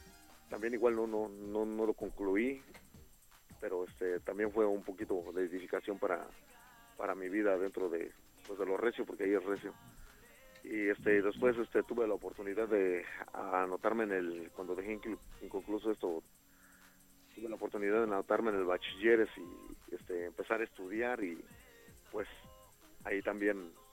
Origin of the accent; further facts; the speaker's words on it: Nezahualcóyotl, State of Mexico, Mexico; now in United States; Yo vengo del Distrito Federal, me crié en Ciudad Neza, y ahí viví mi niñez y juventud, y hasta que vine acá a los Estados Unidos.